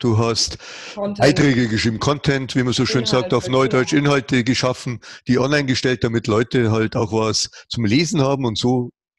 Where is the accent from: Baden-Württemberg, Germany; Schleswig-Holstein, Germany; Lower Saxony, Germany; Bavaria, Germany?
Bavaria, Germany; Das ist ja eigentlich, wie man so schön sagt bei uns in Bayern, das ist ja Marti Wiesen